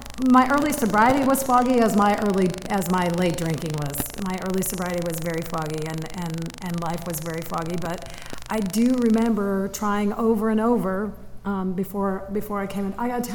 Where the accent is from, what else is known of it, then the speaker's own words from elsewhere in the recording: Chicago, Illinois, United States; I'm from Chicago, you know.